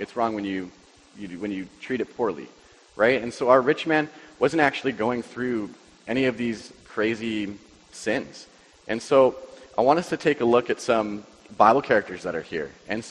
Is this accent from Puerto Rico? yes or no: no; Chilliwack, British Columbia, Canada; you guys all know that I came from Chilliwack, right? And so with Chilliwack, we have the mountains, we have the river, we have the lake.